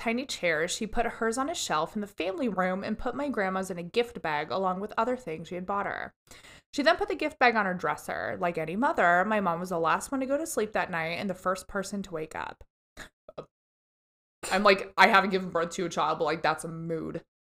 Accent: Indiana, United States; Don't blame us. We're just from Indiana.

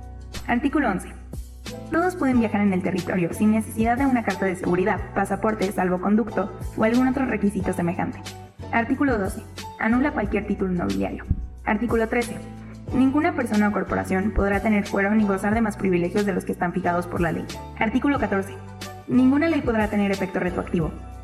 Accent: Mexico; Como mexicanos, es de suma importancia que conozcamos estas garantías

